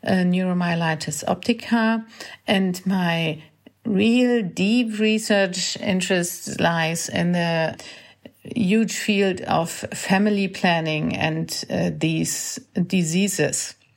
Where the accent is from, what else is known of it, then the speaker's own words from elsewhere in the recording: Germany; I'm a neurologist from Germany and an MS specialist.